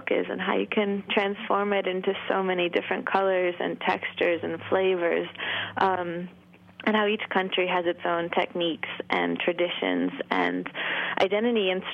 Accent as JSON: {"language": "English", "town": "Thetford", "region": "Vermont", "country": "United States", "said": "I'm from Thetford, Vermont."}